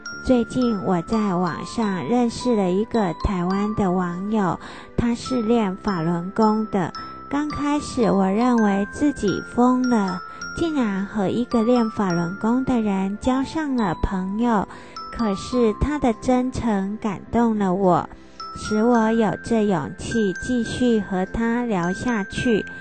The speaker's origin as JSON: {"language": "Chinese", "country": "China", "tie": "born or raised there", "said": "您知道我是在中国长大的"}